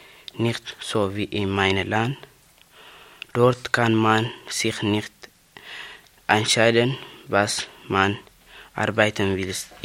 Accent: Eritrea; German is a second language; now in Germany; ich komme aus Eritrea, ich bin 15 Jahre alt.

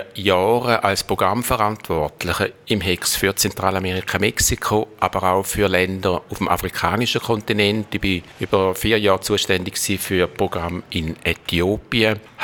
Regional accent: Thurgau, Switzerland; Ich habe einen kleinen Bauernhof im Thurgau oder dort, wo ich aufgewachsen bin

